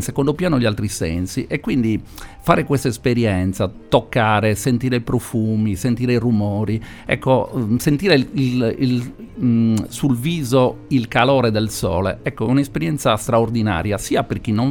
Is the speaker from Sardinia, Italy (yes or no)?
yes; Cagliari, Sardinia, Italy; pur essendo cagliaritano, nato a Cagliari, tante cose noi cagliaritani non le sappiamo